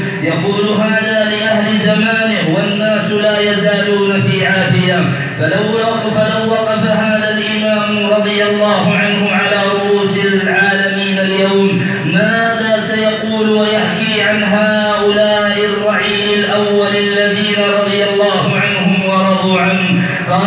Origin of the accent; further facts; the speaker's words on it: Yemen; اللهم جنب بلادنا اليمن وسائر بلاد